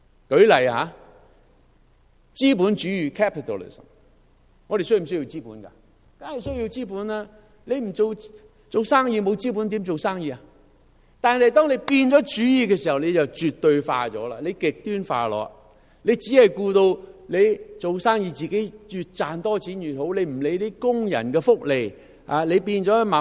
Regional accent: Canada; 你同我係加拿大人咪要爱加拿大囉，

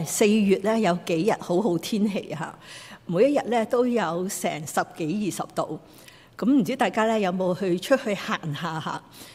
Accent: Guangdong, China; 我哋廣東人啦嚇

